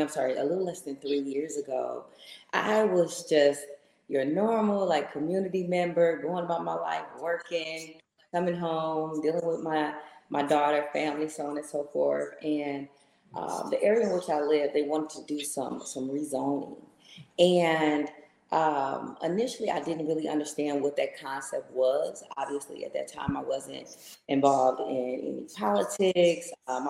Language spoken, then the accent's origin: English; Muskegon, Michigan, United States; also born or lived in Kalamazoo; born and raised in Muskegon.